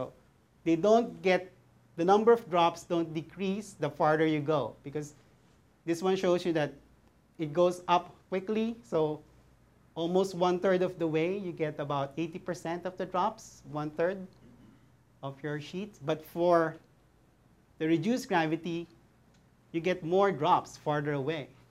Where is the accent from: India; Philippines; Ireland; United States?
Philippines; So by the way, yeah, I forgot I'm from the Philippines, so I put my flag there.